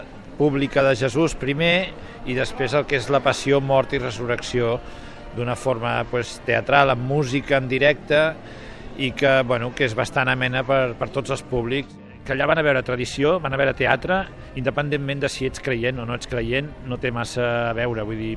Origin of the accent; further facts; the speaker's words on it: Barcelona, Catalonia, Spain; born there; Jo sóc nascut a Barcelona, vaig treballar a Esparreguera un temps i viure allà, em vaig aficionar a la passió i ara torno a viure a Barcelona